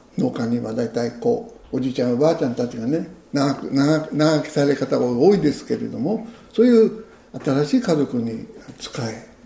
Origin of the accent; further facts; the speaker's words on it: Tokyo, Japan; 私は東京出身なもんですから、